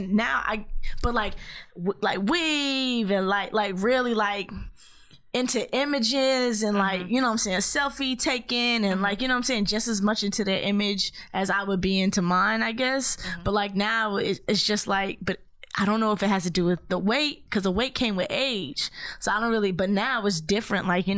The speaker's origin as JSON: {"language": "English", "town": "Atlanta", "region": "Georgia", "country": "United States", "said": "I'm from Atlanta. I used to be in Atlanta"}